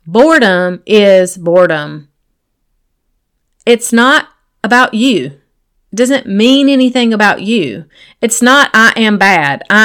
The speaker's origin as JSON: {"language": "English", "region": "the South", "country": "United States", "tie": "born or raised there", "said": "No, I'm talking about those lines that gets crossed, especially growing up in the South inside of church."}